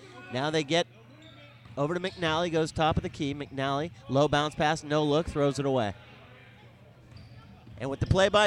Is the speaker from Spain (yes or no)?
no; Wenatchee, Washington, United States; It's my hometown.